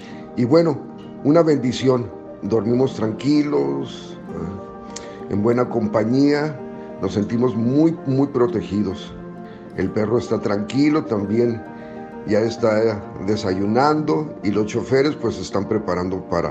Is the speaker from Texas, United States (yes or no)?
yes; El Paso, Texas, United States; born there; Tengo 64 años de edad. Nací en El Paso, Texas.